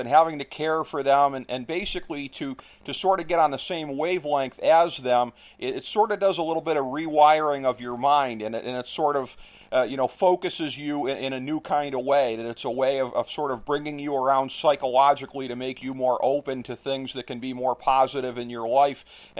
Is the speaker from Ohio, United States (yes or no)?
yes; Ohio, United States; Unfortunately, in my home state of Ohio, we are sort of the epicenter of this nationwide opioid epidemic.